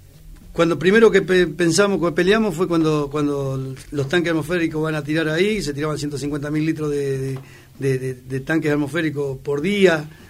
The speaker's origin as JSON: {"language": "Spanish", "region": "Entre Ríos", "country": "Argentina", "moved": "yes", "lives_now": "Luján, Argentina", "said": "yo vine a Luján desde Entre Ríos con mi padre sin laburo en el año 69."}